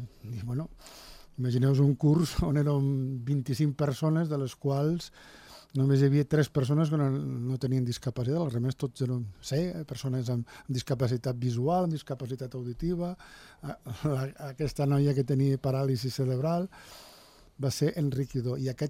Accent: Andorra; soc del planeta Terra, del país Andorra

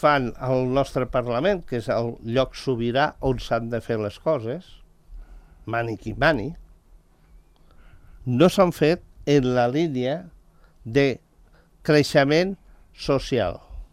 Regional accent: Andorra; Jo, com a andorrà, m'agrada que el meu país, si pot ser el capdavanter, que ho sigui

